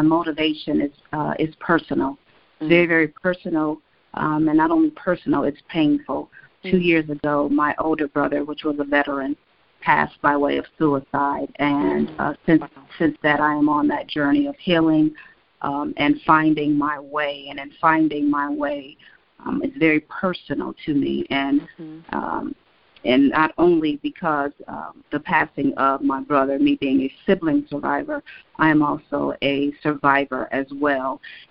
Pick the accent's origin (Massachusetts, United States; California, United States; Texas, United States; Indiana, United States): Indiana, United States; Gary; now in Atlanta, United States; I am actually from Gary, Indiana, native born and raised of Gary, Indiana.